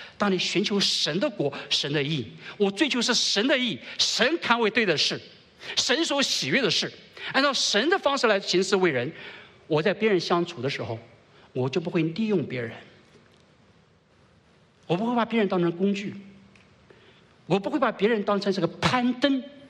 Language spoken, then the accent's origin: Chinese; China; 我们中国人太懂这个东西了，人性是太懂了